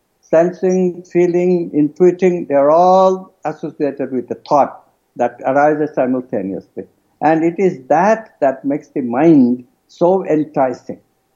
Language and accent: English; India; I'm an Indian from a culture which, not a touchy culture